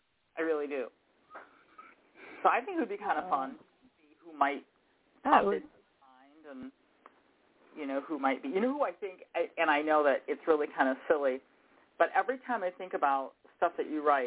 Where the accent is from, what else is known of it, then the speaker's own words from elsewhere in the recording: Michigan, United States; Darlings, it is your Michigan compatriot.